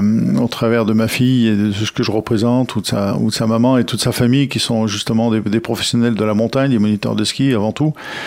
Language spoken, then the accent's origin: French; Courchevel, Auvergne-Rhône-Alpes, France; born there; Je suis né à Courchevel et je suis fier et très heureux de l'être.